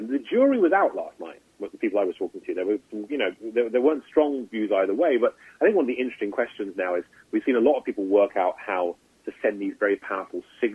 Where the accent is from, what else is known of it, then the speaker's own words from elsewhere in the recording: England, United Kingdom; when I grew up in England